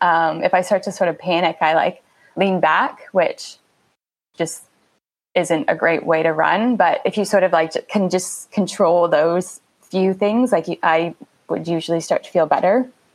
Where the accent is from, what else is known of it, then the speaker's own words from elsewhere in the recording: Guelph, Ontario, Canada; also born or lived in Toronto, Canada; I'm from Guelph, Ontario, which is actually like a really nice place to grow up as a runner. I really appreciate it until I left and lived in Toronto.